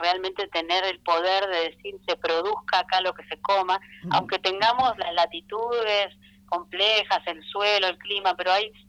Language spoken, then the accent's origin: Spanish; Argentina; está pasando como argentinos y de la indolencia.